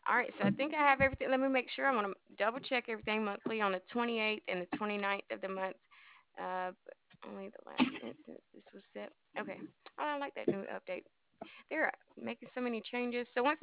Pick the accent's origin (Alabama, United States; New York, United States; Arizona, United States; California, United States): Alabama, United States; now in Lewiston, United States; Again, how did you know? Did my accent give it away?